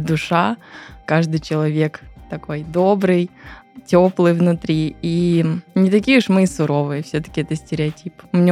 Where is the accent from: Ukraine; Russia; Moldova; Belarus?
Russia; Chelyabinsk, Chelyabinsk Oblast; moved away; Я сейчас живу не в Челябинске и очень часто слышу, когда говорю, что я родом из Челябинска, что это суровый город.